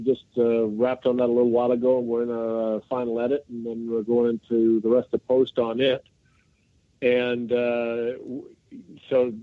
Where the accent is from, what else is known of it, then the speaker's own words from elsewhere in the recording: Saskatchewan, Canada; Well, you know, I grew up in Saskatchewan, right?